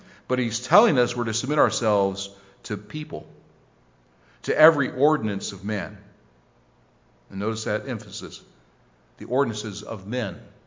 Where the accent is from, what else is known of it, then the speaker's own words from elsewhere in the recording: Ohio, United States; born there; now in West Virginia, United States; Okay, so I was born in Ohio.